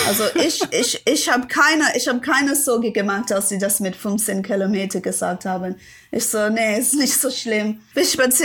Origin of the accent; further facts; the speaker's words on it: Ilford, London, United Kingdom; Ich komme nicht wirklich aus London. Ich komme aus Ilford. Das ist so Spandau-mäßig.